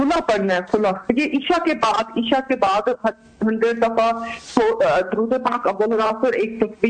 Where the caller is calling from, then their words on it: England, United Kingdom; جی میں انگلینڈ سے بات کر رہی ہوں